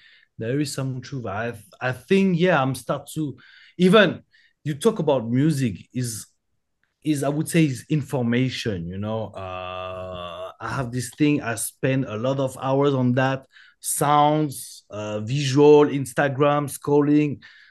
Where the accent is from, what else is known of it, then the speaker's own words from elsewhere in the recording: France; English is a second language; Is still something new for me, you know, because I grew up in France